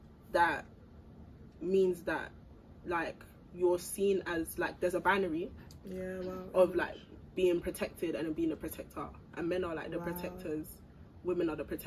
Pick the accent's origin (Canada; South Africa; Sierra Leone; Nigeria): Nigeria; I'm a Nigerian babe.